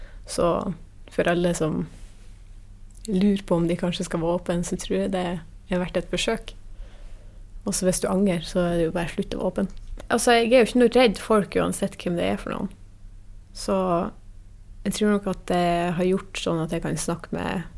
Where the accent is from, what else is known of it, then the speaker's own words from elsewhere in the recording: Korgen, Nordland, Norway; Jeg kommer fra Korgen I hennes kommune